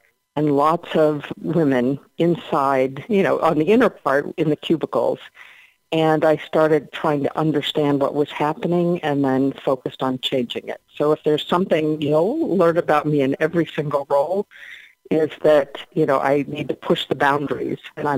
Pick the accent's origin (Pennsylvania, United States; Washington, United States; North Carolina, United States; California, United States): Pennsylvania, United States; Erie; So I would go back even before 1975 and say I grew up in Erie, Pennsylvania.